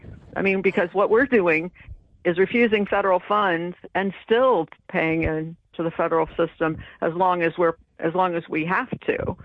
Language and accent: English; Southern US, United States; And yeah, I'm an American, but I'm a Southerner, and I fly the American flag upside down.